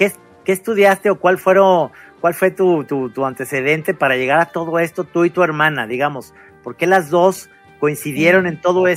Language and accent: Spanish; Guadalajara, Jalisco, Mexico; somos una sociedad tapatía, los tapatíos